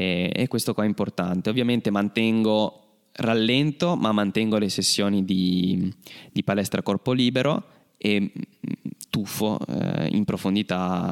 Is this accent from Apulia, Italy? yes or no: yes; Apulia, Italy; moved away as an adult; now in Padua, Italy; io sono salentino, ma mi sono dovuto trasferire per motivi lavorativi, qui a Padova, che il mare non c'è.